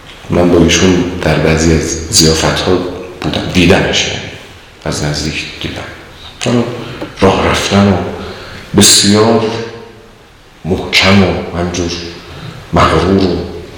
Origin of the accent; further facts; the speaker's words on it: Iran; یه متوجه شدن ما از ایرانیم دیگه